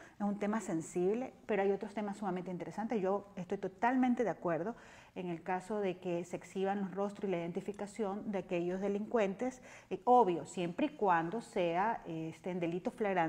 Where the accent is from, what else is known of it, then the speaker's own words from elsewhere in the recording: Ecuador; Yo, como criminóloga, como abogada, como ciudadana ecuatoriana, siempre estoy de acuerdo